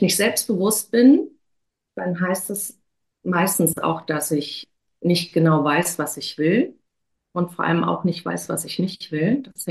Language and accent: German; Cologne, North Rhine-Westphalia, Germany; now in Hamburg, Germany; Und dann bin ich 2005 von Köln, meiner Heimatstadt, nach Hamburg gezogen.